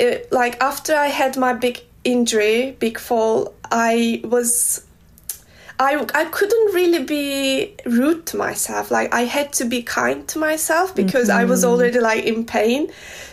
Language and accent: English; Turkey; English is a second language; now in Germany; Yeah, and I am Turkish. Like I'm coming from Turkey, so where we have a lot of sunlight.